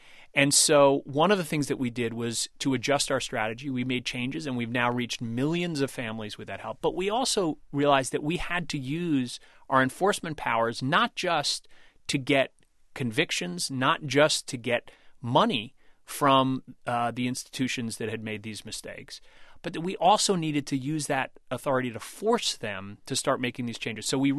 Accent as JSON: {"language": "English", "region": "New York", "country": "United States", "said": "I'm a New Yorker. Renting's okay, right?"}